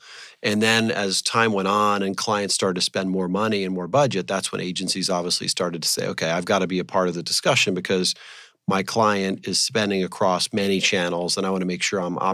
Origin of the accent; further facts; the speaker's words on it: New York, United States; Grew up in outside of New York, actually, Westchester.